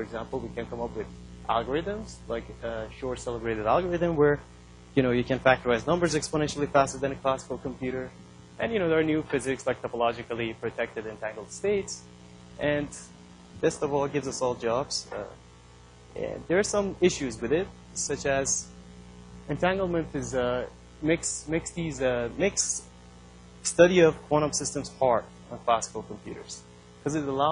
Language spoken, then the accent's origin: English; Canada; Well, being a Canadian, I'm going to use the hockey stick.